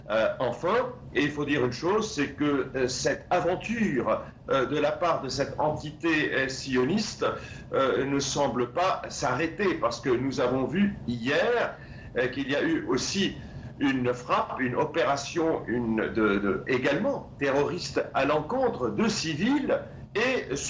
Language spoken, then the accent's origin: French; Lebanon; nous n'avons aucun intérêt en tant que Libanais d'effectuer ça